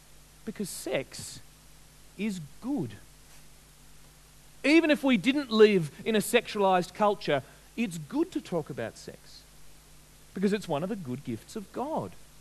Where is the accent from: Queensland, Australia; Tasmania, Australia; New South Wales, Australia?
Tasmania, Australia; Deloraine; When I was a young boy growing up in Deloraine, I would sometimes be in news agencies and I'd see those magazines